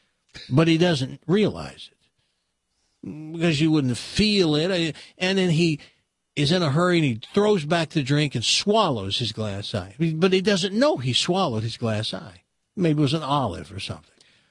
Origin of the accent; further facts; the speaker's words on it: Tennessee, United States; I'm from Tennessee, Hickville.